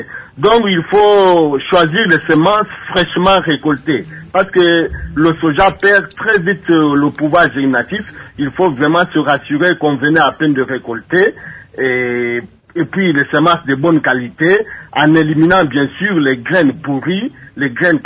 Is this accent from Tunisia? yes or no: no; Kongo Central, DR Congo; c'est ce que nous utilisons surtout fréquemment ici chez nous au Bas-Congo.